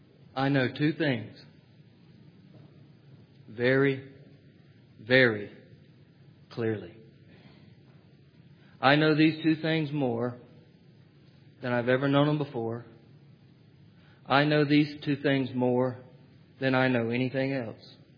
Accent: the South, United States; but I'm from the South and when we get excited we yell!

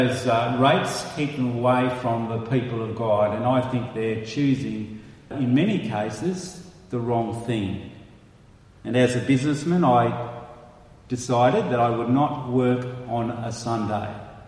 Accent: Sydney, New South Wales, Australia; When I was growing up in Sydney, the shops would shut their doors at what time?

